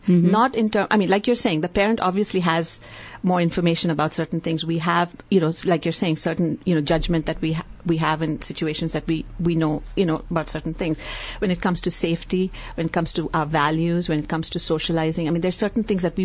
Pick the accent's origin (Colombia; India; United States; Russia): India; it's very hard as an Indian, especially as an Indian parent, to remove from this whole.